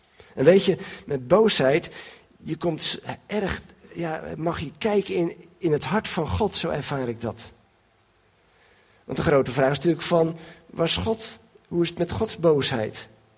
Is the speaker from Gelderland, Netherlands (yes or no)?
no; Katwijk, South Holland, Netherlands; born there; Ik ben in Katwijk geboren, bijna 62 jaar geleden.